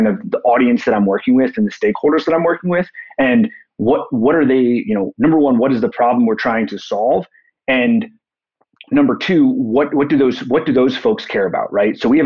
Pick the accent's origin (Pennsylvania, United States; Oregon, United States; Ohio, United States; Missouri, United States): Pennsylvania, United States; Philadelphia; then relocated back east, where I'm from Philadelphia originally.